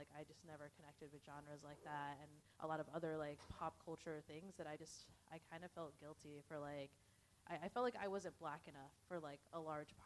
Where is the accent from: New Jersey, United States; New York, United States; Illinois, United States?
Illinois, United States; Chicago; And so I grew up in Chicago in what is a quintessential Mexican neighborhood named Pilsen.